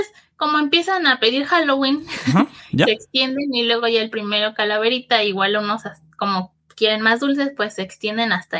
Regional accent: Mexico; soy mexicana. Vivo en el centro del país, más o menos, en el Estado de México.

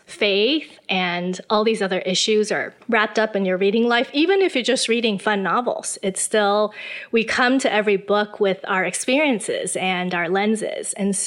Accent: Taiwan; also born or lived in United States; I was born and raised in Taiwan. I spent most of my life here. But I did go to America for college. I went to Wheaton College in Illinois.

